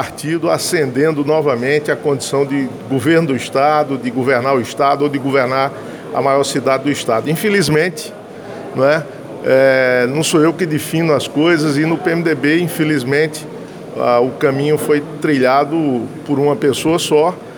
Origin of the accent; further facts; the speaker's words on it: Pedras de Fogo, Paraíba, Brazil; Eu fui prefeito da minha terra natal, Pedras de Fogo, 3 vezes.